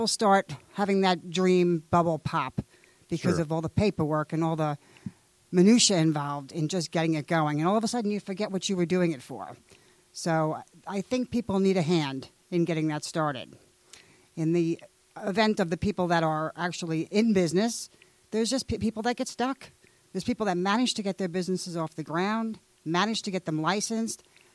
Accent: Long Island, New York, United States; now in Georgia, United States; Prior to that, I came from Long Island, New York

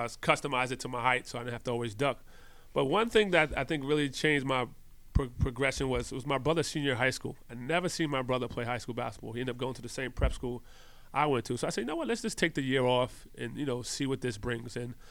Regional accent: Astoria, New York, United States; now in France; You know, I'm a kid from Astoria, Queens. Now I'm living in the south of France.

